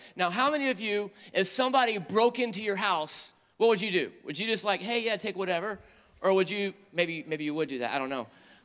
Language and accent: English; North Carolina, United States; accent: North Carolina; they're from North Carolina. And, you know, it's very easy for me when I get around them for, like, my accent to kick back in.